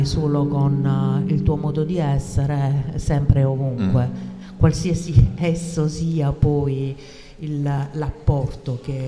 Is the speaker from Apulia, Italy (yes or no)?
yes; Taranto, Apulia, Italy; Vengo da Taranto, 3 giorni di libertà vigilata